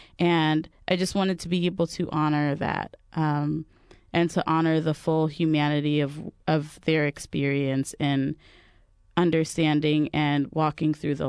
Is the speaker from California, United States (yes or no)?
yes; Hayward, California, United States; I'm originally from Hayward, and we went to the same church